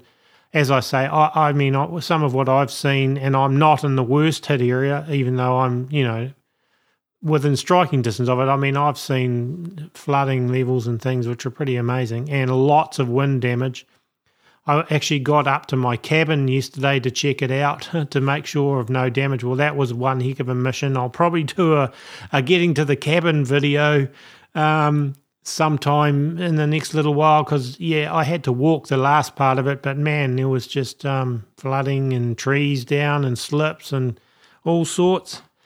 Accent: New Zealand; as a New Zealander at the moment, we're going through

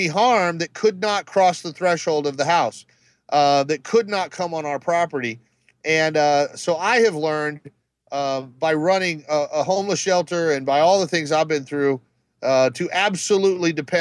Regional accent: Mexico; now in United States; I grew up in Mexico.

